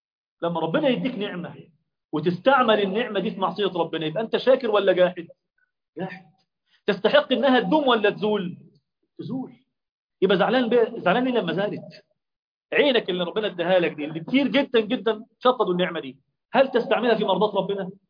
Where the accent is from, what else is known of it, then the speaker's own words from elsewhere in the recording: Egypt; بيقولوا في المثل عندنا في مصر، من حكم في ماله فما إيه؟ ظلم.